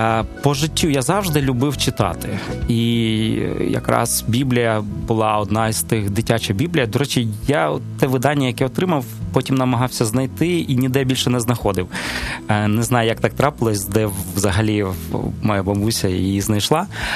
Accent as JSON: {"language": "Ukrainian", "region": "Kyiv", "country": "Ukraine", "tie": "born or raised there", "said": "я є коренним киянином, такий собі абориген, але через певні сімейні обставини ми змушені були переїхати з Києва, і от з 91-го року ми вже проживаємо в такому невеличкому"}